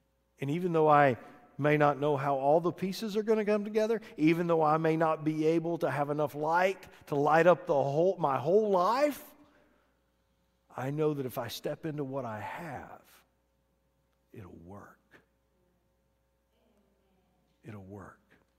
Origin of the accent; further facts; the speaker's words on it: Alabama, United States; I grew up in Alabama, and I remember on my granddaddy's farm, we had septic tanks.